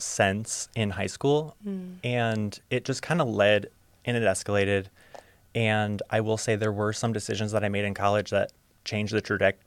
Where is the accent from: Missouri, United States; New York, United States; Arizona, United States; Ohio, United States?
Ohio, United States; Holland; So I am a Toledo native. I was born and raised in Holland, Ohio, and I went to Springfield High School.